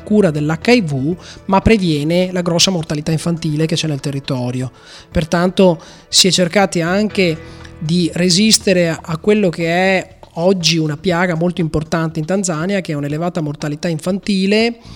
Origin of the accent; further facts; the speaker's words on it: Rovigo, Veneto, Italy; born there; io sono nato e risiedo a Rovigo e poi un po' per esigenze lavorative vivo anche un po' a Bologna insieme a mia moglie.